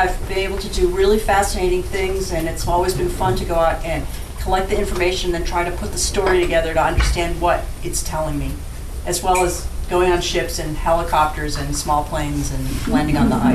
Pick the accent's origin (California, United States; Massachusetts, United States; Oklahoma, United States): Massachusetts, United States; and I am from the East Coast. I'm from Massachusetts. I grew up there